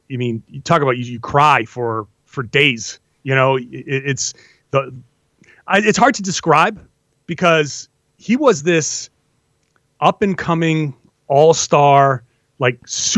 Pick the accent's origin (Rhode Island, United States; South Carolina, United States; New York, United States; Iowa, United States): Rhode Island, United States; because I'm from Rhode Island, only about 35, 40 miles away